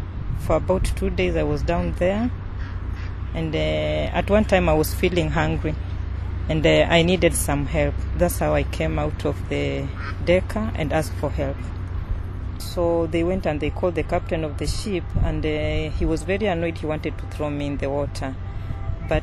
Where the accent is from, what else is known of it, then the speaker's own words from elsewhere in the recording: Kenya; moved away as an adult; now in Italy; I come from Kenya, and I left my country because the police were looking for me. I left my country in 2008, October, and I arrived in Italy the same year in November.